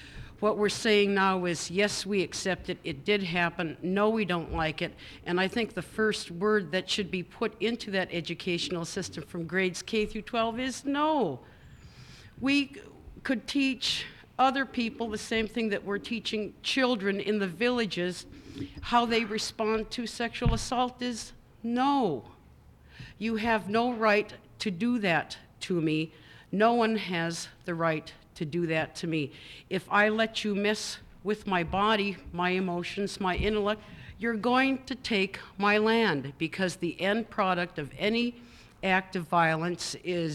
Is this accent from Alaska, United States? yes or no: yes; Hooper Bay, Alaska, United States; born there; I was born in Hooper Bay. My father is Yupik and my mother is Athabascan.